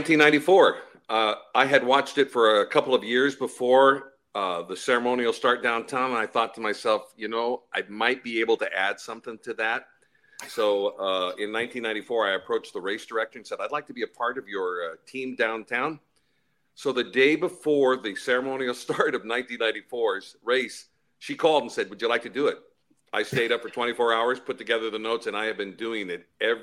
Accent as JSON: {"language": "English", "town": "Snohomish", "region": "Washington", "country": "United States", "said": "Well, I came from Snohomish, Washington. Mike and I are from the Pacific Northwest, and so our early influences are of radio and television broadcasters of the Seattle-Tacoma-Everett area."}